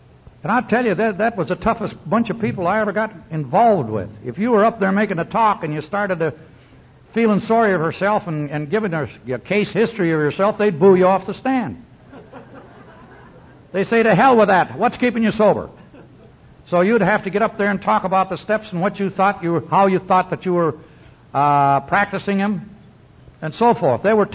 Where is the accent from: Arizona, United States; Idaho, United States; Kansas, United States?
Idaho, United States; I come from Idaho. I graduated from the University of Idaho back in 1926.